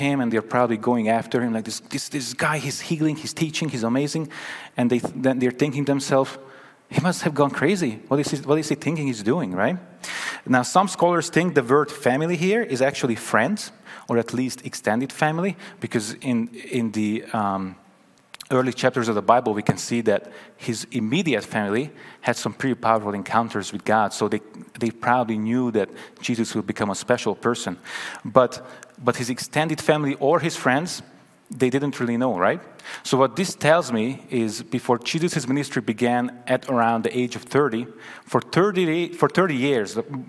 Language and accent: English; Hungary; I was born and raised in Hungary. I was raised by my uncle and my aunt.